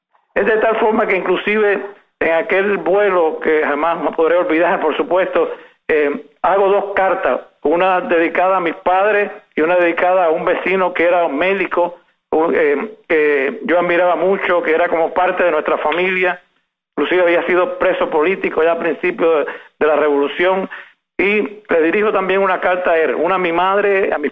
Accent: Cuba; moved away; Y yo desde que salí de Cuba siempre tuve eso en mente, inclusive estando en Cuba ya hacía algunas cosas, a pesar de mi corta edad

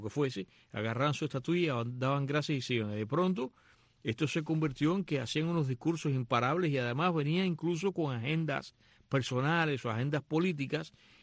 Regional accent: Cuba; viniendo como vengo yo de Cuba, en que todo era politizado.

